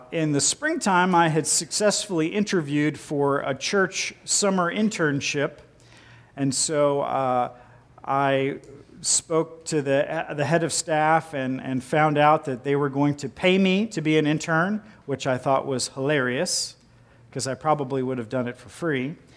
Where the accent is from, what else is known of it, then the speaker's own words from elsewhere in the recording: Ohio, United States; You know, I came from Ohio, there's no such thing as double names.